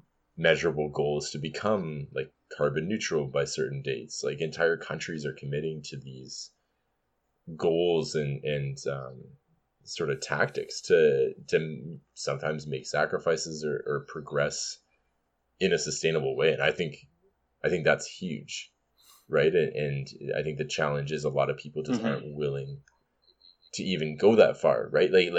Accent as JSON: {"language": "English", "country": "Canada", "said": "As a Canadian citizen, it just seems like a lot is going right over there."}